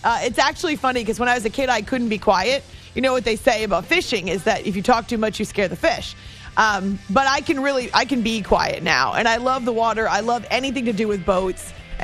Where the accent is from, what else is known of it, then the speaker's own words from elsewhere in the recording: New Hampshire, United States; We grew up in New Hampshire, lots of lakes.